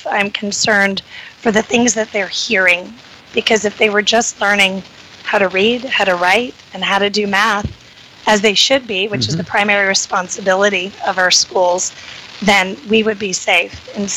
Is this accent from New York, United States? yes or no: no; Mandarin, Florida, United States; I grew up in Mandarin. My parents raised me pretty conservatively. I went to UNF. I went to our local schools here.